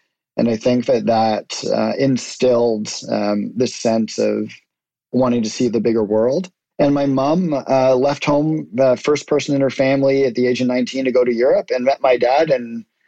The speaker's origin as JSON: {"language": "English", "region": "Lagos", "country": "Nigeria", "tie": "born or raised there", "said": "my parents are both Canadian, but I was raised in Lagos, Nigeria, which is, for anybody who doesn't know, it's on the west coast of Africa, just above the equator. So it's incredibly tropical"}